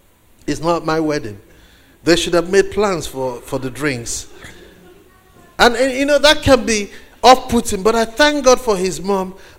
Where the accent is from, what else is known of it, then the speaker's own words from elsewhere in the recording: Nigeria; And I come from Nigeria, and one of the unfortunate things about being firstborn is everybody looks up to you.